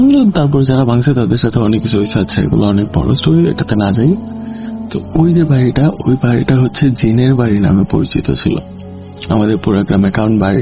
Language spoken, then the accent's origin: Bangla; Jamalpur, Mymensingh Division, Bangladesh; আমার বাড়ি হচ্ছে ময়মনসিংহে, ময়মনসিংহের একটু ভিতরের দিকে এলাকা। এটা হচ্ছে শেরপুর জামালপুর নামের কয়েকটা এলাকা আছে, চিনেন কিনা জানি না। জামালপুরে হচ্ছে আমার বাড়ি।